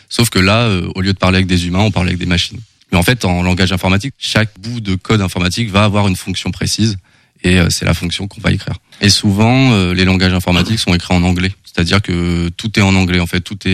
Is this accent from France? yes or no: yes; Amiens, Hauts-de-France, France; now in Angers, France; De base, je ne suis pas angevin. J'espère que ça ne va pas en décevoir certains. Moi, je viens d'Amiens. Et je suis arrivé sur Angers il y a à peu près 5 ans.